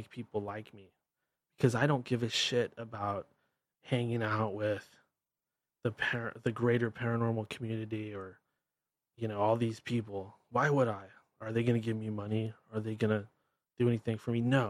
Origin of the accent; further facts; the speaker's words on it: Washington, United States; accent: Washingtonian; talk normal like I do with my amazing Washingtonian accent that everybody's so envious of.